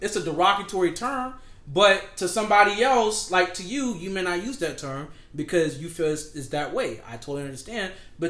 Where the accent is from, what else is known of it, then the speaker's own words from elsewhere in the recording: Detroit, Michigan, United States; growing up in Detroit, Michigan